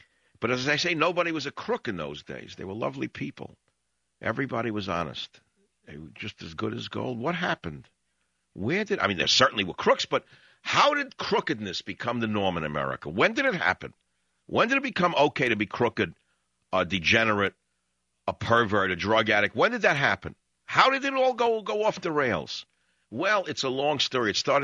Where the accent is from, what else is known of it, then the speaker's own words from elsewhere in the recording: New York, United States; Hey, I'm from New York. I'm like Michael Savage.